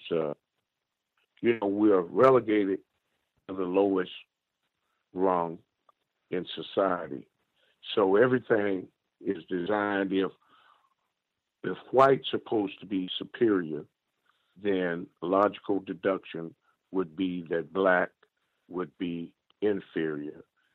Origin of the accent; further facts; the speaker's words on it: Texas, United States; born there; Of course, I was born in Texas.